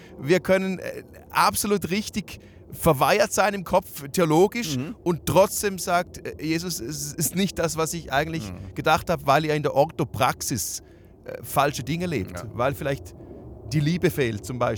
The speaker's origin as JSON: {"language": "German", "country": "Switzerland", "said": "Dann komme ich als Schweizer, habe meine Vorstellungen von König"}